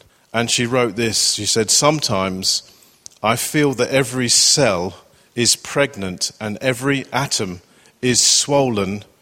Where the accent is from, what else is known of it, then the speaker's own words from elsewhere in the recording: London, United Kingdom; born there; I remember really for myself that as a teenager, I was born in London